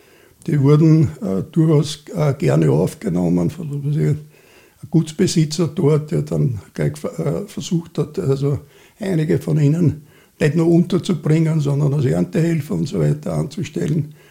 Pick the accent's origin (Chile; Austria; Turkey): Austria; Vienna; born there; ich bin 48 in Wien geboren.